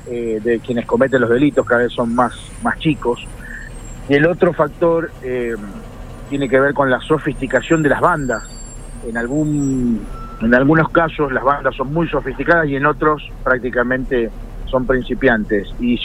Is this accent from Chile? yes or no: no; Rosario, Santa Fe, Argentina; principalmente como rosarino estoy muy preocupado